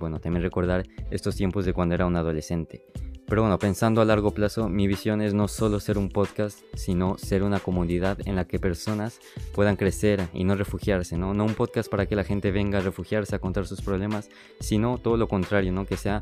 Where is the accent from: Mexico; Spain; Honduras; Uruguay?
Mexico; tengo una herencia japonesa, sin embargo, realmente venir a una nueva cultura que no conoces para nada, viniendo de México, que yo soy mexicano